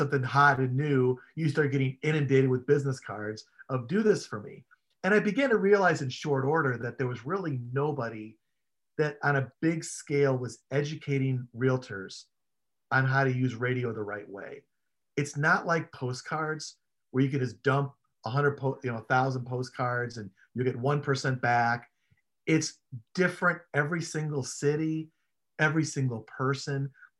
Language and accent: English; Chicago, Illinois, United States; I mean, the fact is I grew up in Chicago and I grew up loving radio.